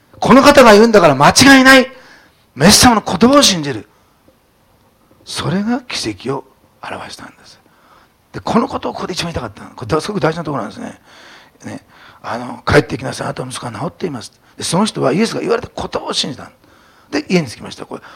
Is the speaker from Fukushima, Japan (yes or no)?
no; Osaka, Japan; 大阪出身なんで勘弁ね。